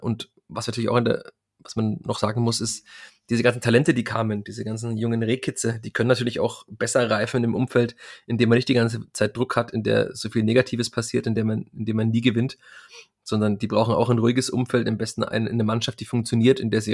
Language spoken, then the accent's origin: German; Bavaria, Germany; weil es in Bayern ja allgemein alles etwas schwieriger ist, damit auch bei uns in Franken.